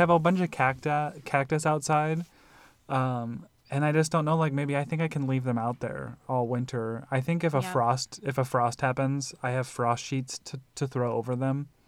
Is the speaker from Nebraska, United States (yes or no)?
yes; Nebraska, United States; also born or lived in Illinois; now in Arizona, United States; growing up in Nebraska and then in Illinois, south windows were always the ones that got all the direct sun